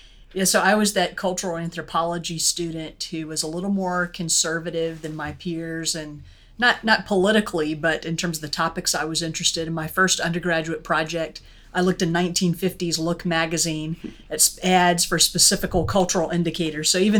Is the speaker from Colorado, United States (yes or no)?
no; Pensacola, Florida, United States; I'm from the Gulf Coast, actually, out along the Gulf of Mexico in Pensacola, Florida, the home of the Blue Angels and the whitest sand that I've ever seen.